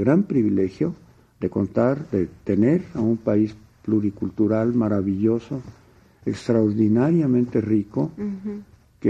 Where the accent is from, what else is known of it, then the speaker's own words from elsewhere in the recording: Mexico City, Mexico; yo soy urbano, yo nací, soy de Feño, nací aquí en la Ciudad de México. Ahora, yo vengo de una raíz liberal … ahijado de Camilo Arriaga, que son liberales